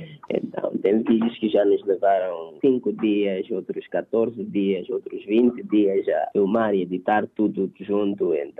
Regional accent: Cuamba, Niassa, Mozambique; Eu sou natural de Kwamba, Niassa, Moçambique.

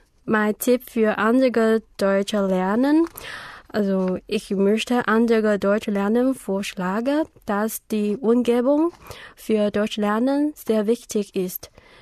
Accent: Taiwan; German is a second language; Ich komme aus einer schönen Insel, Taiwan.

